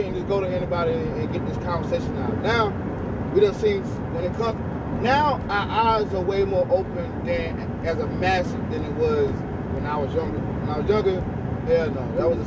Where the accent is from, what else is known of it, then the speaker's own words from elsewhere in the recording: the South, United States; Meaning I'm a Southern kid with an up north daddy with an island of grandmother.